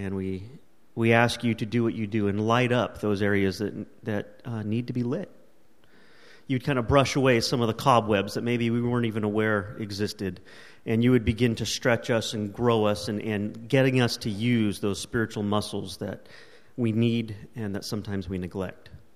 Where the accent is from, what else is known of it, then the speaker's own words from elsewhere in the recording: California, United States; I am classically Californian in my sleep schedule.